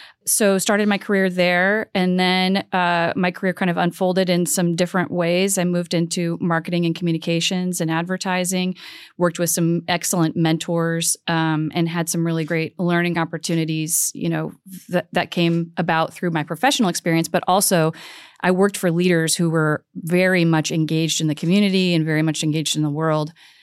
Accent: Fort Wayne, Indiana, United States; So a little bit of my background, I grew up in Fort Wayne.

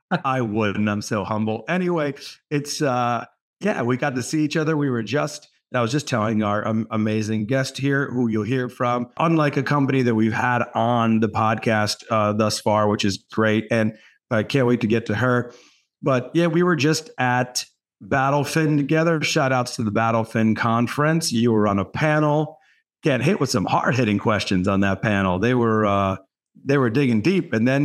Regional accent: New York, United States; I'm a New Yorker, as everyone knows.

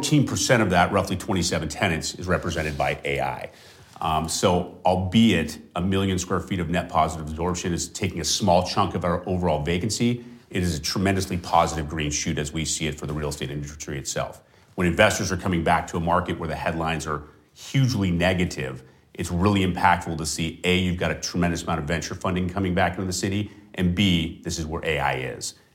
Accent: California, United States; Look, I grew up in the Bay Area. I made my career in San Francisco.

